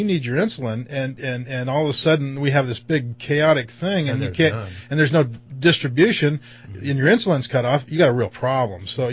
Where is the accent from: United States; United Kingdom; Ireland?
Ireland; being Irish, sort of close to my heart.